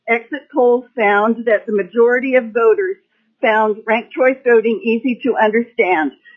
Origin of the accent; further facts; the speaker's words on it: Anchorage, Alaska, United States; from Anchorage, Alaska.